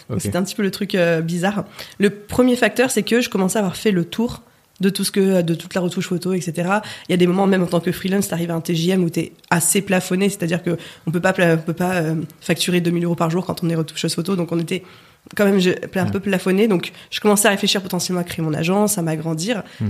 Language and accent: French; Auvergne-Rhône-Alpes, France; also born or lived in Grenoble; J'ai grandi en Haute-Savoie, à côté d'Annecy, dans un petit patelin où il y a beaucoup de vaches.